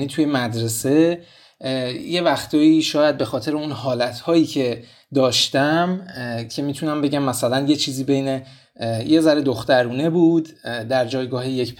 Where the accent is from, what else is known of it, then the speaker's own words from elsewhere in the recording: Tehran, Tehran Province, Iran; من توی منطقه هفت تهران بزرگ شدم، یک منطقه که از نظر تحصیلی در جایگاه مناسبی نبوده